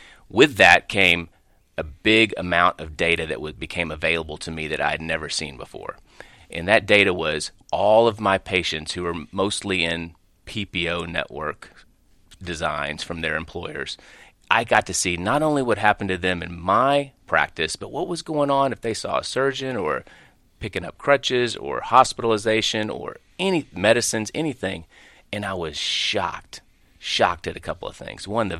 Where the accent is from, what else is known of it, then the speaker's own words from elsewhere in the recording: Hillsboro, Texas, United States; I grew up in Hillsboro, Texas, which is about an hour south of here.